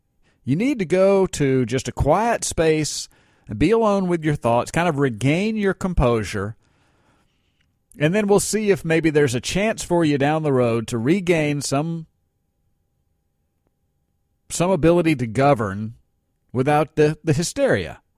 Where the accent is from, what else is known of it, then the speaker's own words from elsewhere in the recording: Mississippi, United States; also born or lived in New York; I was born in New York, only lived there for a few years, and came down and lived most of my life in Mississippi. So I'm a Southerner, but I'm definitely not a country boy.